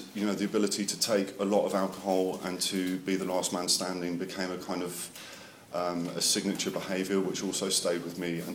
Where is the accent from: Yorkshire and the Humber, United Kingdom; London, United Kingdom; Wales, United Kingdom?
London, United Kingdom; I grew up in London, North London, in an alcoholic home.